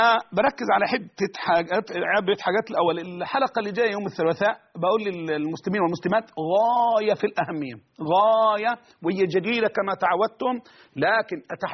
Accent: Egypt

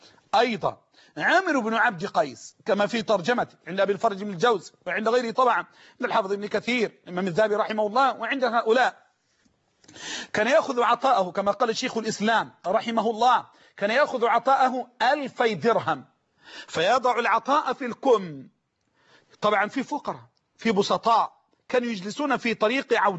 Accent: Egypt; بلهجتنا المصريين

